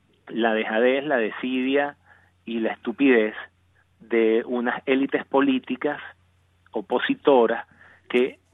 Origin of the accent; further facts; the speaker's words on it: Venezuela; moved away; tanto los venezolanos que están adentro como los venezolanos que estamos afuera y los que están en tránsito somos víctimas